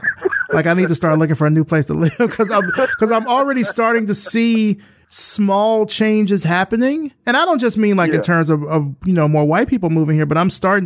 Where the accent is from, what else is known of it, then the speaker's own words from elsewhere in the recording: Alabama, United States; now in Atlanta, United States; I'm from Alabama, so I'm not that far from Georgia